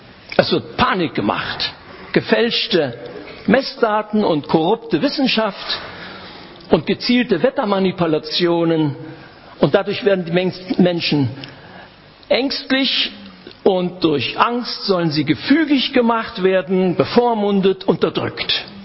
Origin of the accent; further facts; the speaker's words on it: Friedensau, Saxony-Anhalt, Germany; in Friedensau, wo ich herkomme